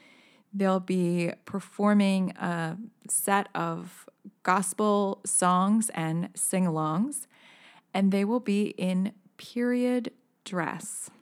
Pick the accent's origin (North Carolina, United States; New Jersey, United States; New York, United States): New Jersey, United States; I grew up in Hunterdon County, and my mother is still very much involved with the Kingwood United Methodist Church